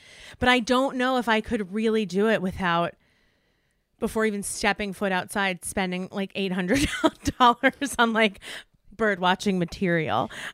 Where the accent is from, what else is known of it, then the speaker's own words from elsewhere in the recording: East Coast, United States; now in Los Angeles, United States; I grew up on the East Coast, and I spent all of my life on the East Coast until January 2020 when we moved to Los Angeles.